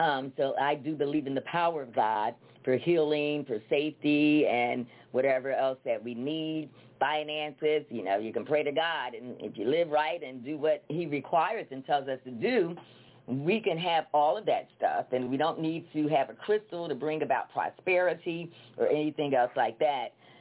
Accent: Pennsylvania, United States; Yes, I'm from Pennsylvania. I'm in Pennsylvania, in Philly now.

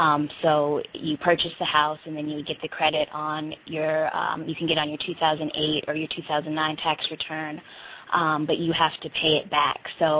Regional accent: Montgomery, Alabama, United States; I'm from Montgomery, Alabama.

